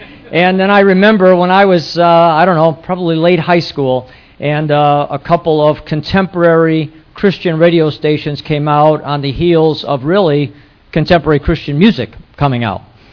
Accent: Chicago, Illinois, United States; I remember as a child growing up, I grew up in the Chicago area

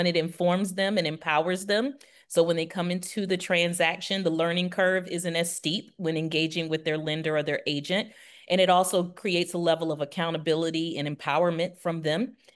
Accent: Virginia Beach, Virginia, United States; and much love to my hometown of the Virginia Beach area. I miss you guys.

